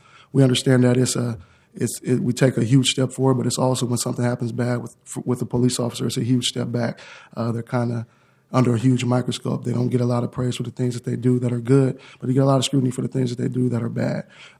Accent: Portland, Oregon, United States; I grew up in Northeast Portland. I was a part of gangs as a youth.

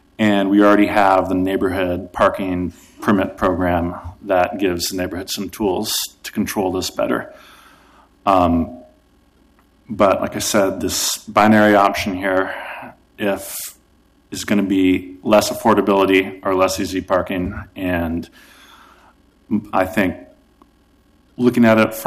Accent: Portland, Oregon, United States; I grew up in Portland, and recently I was lucky enough to purchase a house.

